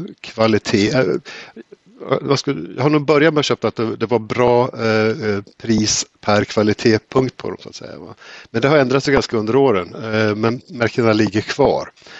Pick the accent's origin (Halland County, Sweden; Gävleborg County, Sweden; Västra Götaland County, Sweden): Gävleborg County, Sweden; Sandviken; Jag är från Sandviken och där finns det en bokhandel.